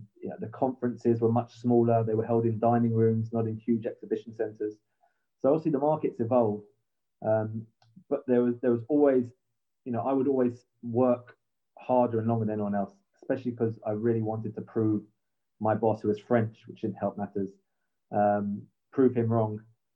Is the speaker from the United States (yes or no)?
no; England, United Kingdom; I'm English. It's easy for me. Get back to see my family, my friends.